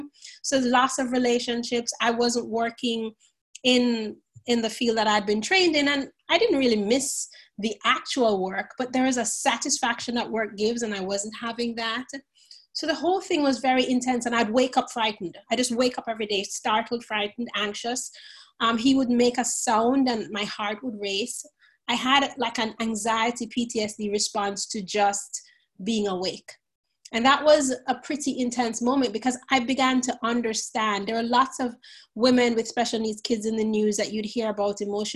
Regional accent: Jamaica; now in United States; I'm from Jamaica in the West Indies, not Jamaica, Queens in New York, but I live in upstate New York right now.

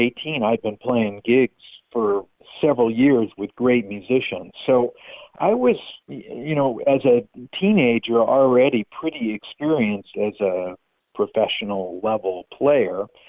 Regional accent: Missouri, United States; Where I grew up in Missouri, the first 5 years of my life, my bedroom was literally 5 yards or maybe 10 yards from the Missouri Pacific Railroad track.

